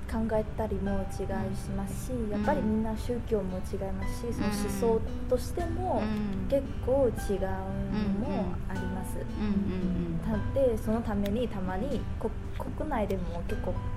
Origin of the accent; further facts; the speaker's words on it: Malaysia; Japanese is a second language; マレーシアから来た